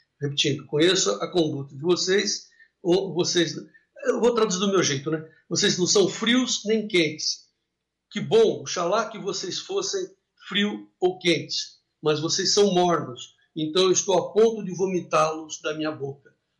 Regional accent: Araraquara, São Paulo, Brazil; e eu vi isso num comício lá em Araraquara, minha cidade natal

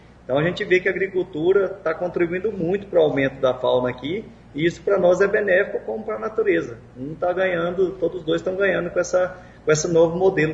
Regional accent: Mato Grosso, Brazil; eu já estou há 41 anos, nasci aqui em Mato Grosso, aqui perto, mas já estou aqui desde os 5 anos de idade, então já estou há 35 anos morando na região aqui

